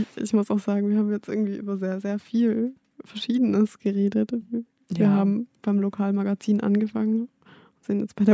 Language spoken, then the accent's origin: German; Stuttgart, Baden-Württemberg, Germany; Und ich komme ja aus Stuttgart